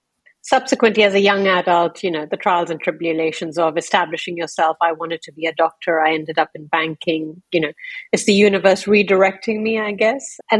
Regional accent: India; also born or lived in London, United Kingdom; I was four when I was taken from London to India.

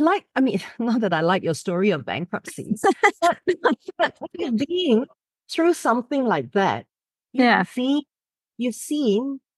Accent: Ipoh, Perak, Malaysia; anyone who's listening who's from Ipoh. I'm one of them. I'm the eldest daughter of a single mother. Growing up in Malaysia when I was then, at a time when single mothers were not a socially acceptable thing.

